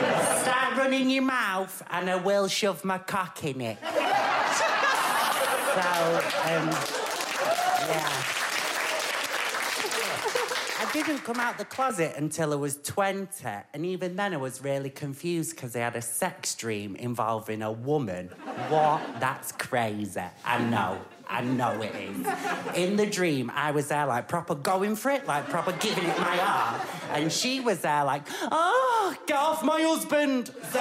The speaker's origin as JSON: {"language": "English", "town": "Manchester", "region": "North West England", "country": "United Kingdom", "said": "I'm from Manchester. So normally my gigs are in the northwest of England"}